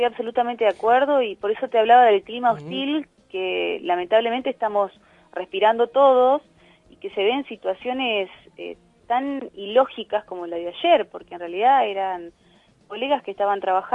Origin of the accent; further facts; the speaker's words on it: Santa Fe, Argentina; Lo digo como santafesina de la ciudad de Santa Fe